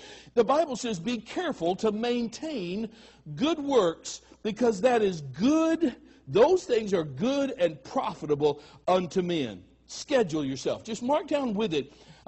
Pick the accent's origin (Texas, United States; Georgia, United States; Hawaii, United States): Texas, United States; Marble Falls; also born or lived in Arkansas / Oregon; Now, I grew up on a ranch. I grew up on ranches in Arkansas, Oregon, and ended up outside of Marble Falls, Texas. In the 50s and 60s.